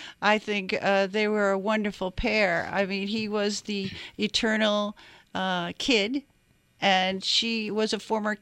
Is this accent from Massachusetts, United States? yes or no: yes; Marblehead, Massachusetts, United States; and actually I grew up in Marblehead, so in Marblehead, Mass.